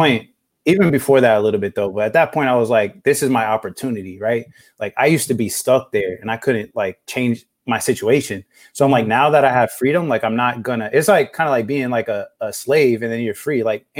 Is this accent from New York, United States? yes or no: no; Indiana, United States; also born or lived in Texas; Basically, we grew up in Indiana with him from the time I was in second grade to like sixth or seventh.